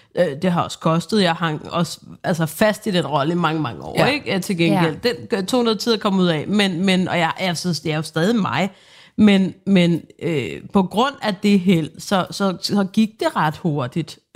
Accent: Hvidovre, Capital Region of Denmark, Denmark; Ja, og jeg er jo Hvidovre barn.

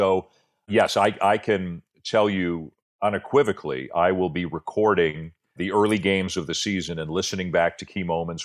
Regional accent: Canada; I'm Canadian. I'm very proud of how our country is now managing this situation.

